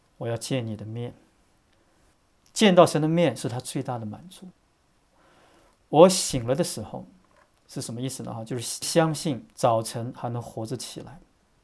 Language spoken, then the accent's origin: Chinese; China; 这个很像我们中国人哈，我们都是养儿防老，我们都是望子成龙